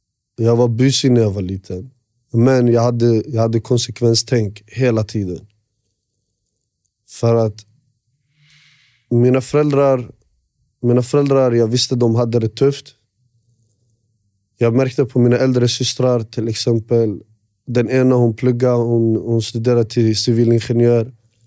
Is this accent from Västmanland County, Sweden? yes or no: yes; Västerås, Västmanland County, Sweden; Alltså jag är född och uppväxt i Råby.